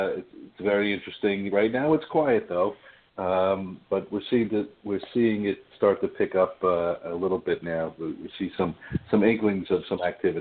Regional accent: Long Island, New York, United States; I grew up on Long Island and came back here after law school and working in the city.

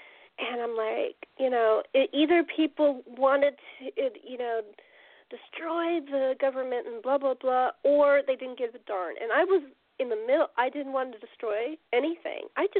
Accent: California, United States; also born or lived in Ohio / New Jersey; I'm a Californian, native, and I lived back east for 3 years of my life as a kid, went from 9 to 12, and I realized I don't want to live in Ohio. I don't want to live in New Jersey. I want to go back home.

